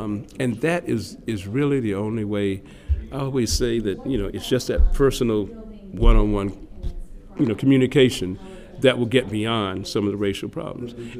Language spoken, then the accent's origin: English; St. Petersburg, Florida, United States; I was born in St. Petersburg at Mercy Hospital. I was born in 56, went to elementary school here.